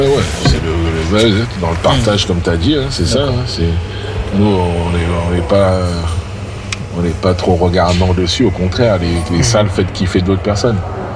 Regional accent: Lyon, Auvergne-Rhône-Alpes, France; c'est toujours un plaisir de venir à Lyon, parce que moi, je suis lyonnais aussi, tu vois.

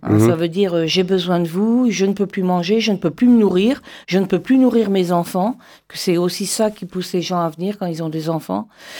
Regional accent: Brittany, France; now in Landes, France; je suis arrivée dans les Landes le 13 juillet 2014. Donc, vous voyez, je suis landaise depuis peu. Ah, je suis bretonne à l'origine.

